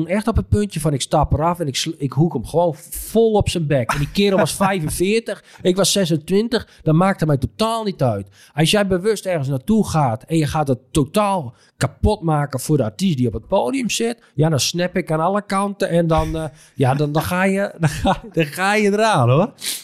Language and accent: Dutch; Joure, Friesland, Netherlands; born there; Ik heb ook wel eens een keer opgetreden in mijn geboortedorp in Joure.